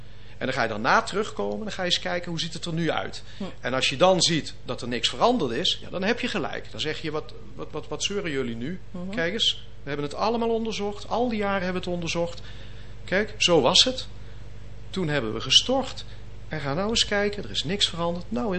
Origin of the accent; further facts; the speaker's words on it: Limburg, Netherlands; ik kom oorspronkelijk uit Limburg, daar hadden we de Maas.